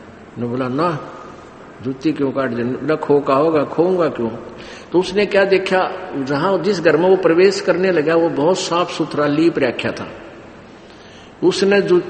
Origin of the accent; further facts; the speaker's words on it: Dhanana, Haryana, India; तो हमारे गांव है धनाणा, पहले रोहतक में था, जिला सोनीपत में